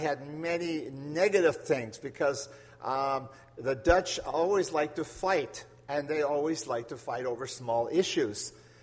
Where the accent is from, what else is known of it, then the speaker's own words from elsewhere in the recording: Lacombe, Alberta, Canada; because I come from Lacombe, Red Deer area